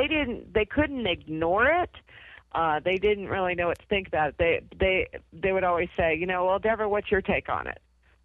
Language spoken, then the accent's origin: English; California, United States; I grew up outside of San Francisco in the early 70s.